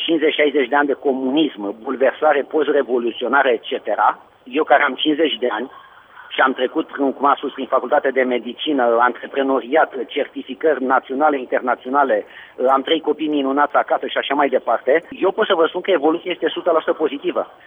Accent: Craiova, Dolj, Romania; sunt din Craiova

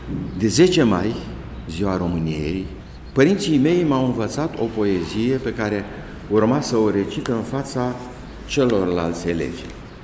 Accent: Mărculești, Florești District, Moldova; born there; M-am născut în Mărculești sat.

